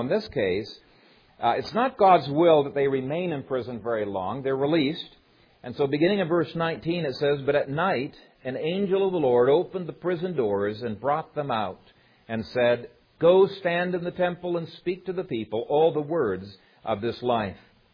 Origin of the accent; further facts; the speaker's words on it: Ethiopia; In the country I grew up in Ethiopia, we heard stories all the time